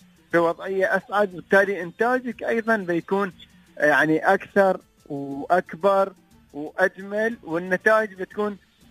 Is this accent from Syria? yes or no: no; Dubai, United Arab Emirates